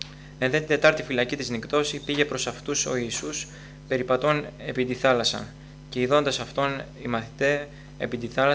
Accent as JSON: {"language": "Greek", "town": "Alexandroupoli", "region": "Eastern Macedonia and Thrace", "country": "Greece", "lives_now": "Athens, Greece", "said": "για όσους δεν με ξέρουν, είμαι από Αλεξανδρούπολη"}